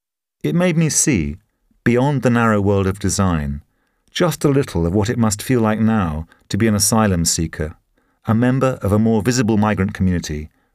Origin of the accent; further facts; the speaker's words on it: London, United Kingdom; mine is the product of growing up in London in the 50s and 60s with parents who didn't speak English as a first language.